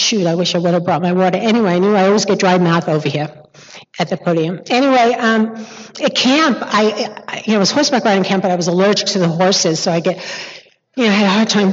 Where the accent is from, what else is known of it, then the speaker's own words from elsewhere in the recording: Floral Park, New York, United States; I'm from New York, Queens, Floral Park, so we used to drink in Queens, thank you, yes.